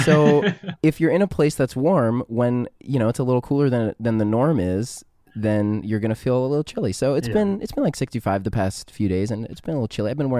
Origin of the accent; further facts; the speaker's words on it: Canada; I mean, I'm from Canada, so like, it's not really cold